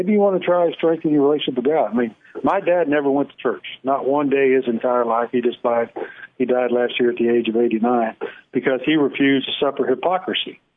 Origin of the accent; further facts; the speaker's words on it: Hamilton, Ohio, United States; You know, I grew up in Hamilton, Ohio